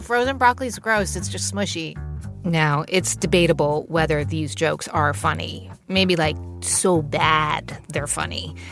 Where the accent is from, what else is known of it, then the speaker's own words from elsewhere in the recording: New Jersey, United States; All right. I grew up in New Jersey, but I can take it.